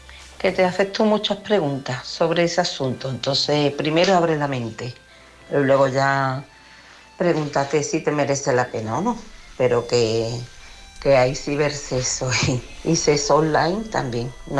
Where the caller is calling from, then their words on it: Seville, Andalusia, Spain; de Sevilla.